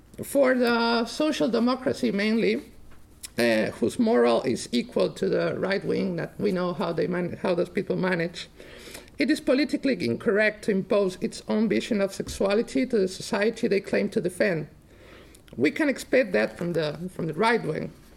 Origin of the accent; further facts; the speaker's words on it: Mexico; For us, the Latin Americans, I'm original from Mexico.